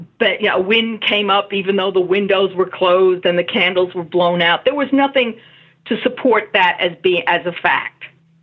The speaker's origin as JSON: {"language": "English", "town": "College Point", "region": "New York", "country": "United States", "tie": "born or raised there", "said": "My hometown of College Point, Queens, which is about 35 miles away from Amityville"}